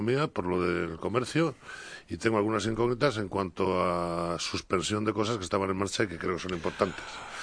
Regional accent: Spain; Pero para España y como español, pues tengo algunas incógnitas

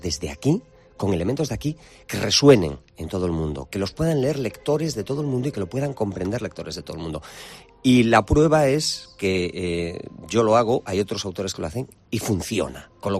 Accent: Galicia, Spain; Evidentemente … no voy a engañar a nadie, ¿no? Soy muy gallego, he nacido, he crecido, vivo aquí

